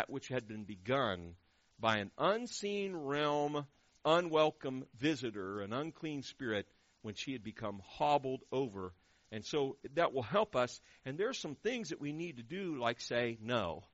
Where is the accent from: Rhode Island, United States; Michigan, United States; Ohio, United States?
Ohio, United States; born there; I was born north of the Mason-Dixon line. I was born in Ohio